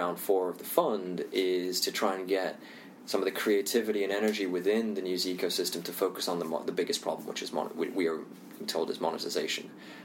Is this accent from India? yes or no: yes; India; also born or lived in Indonesia; I'm Indian, I also grew up in Indonesia